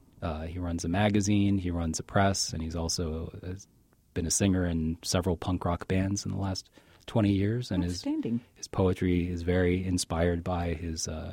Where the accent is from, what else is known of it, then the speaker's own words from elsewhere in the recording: Cincinnati, Ohio, United States; moved away as an adult; I grew up in Cincinnati. I went to college not too far away in Oxford, Ohio. It's only about 45 minutes outside Cincinnati. And I left for a couple of years in my 20s, came back, and then left for good in 2002.